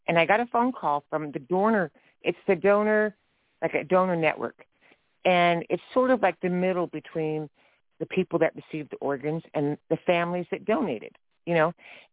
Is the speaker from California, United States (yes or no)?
yes; California, United States; Now I was raised in California. We met back East in Tennessee, but I was raised in California.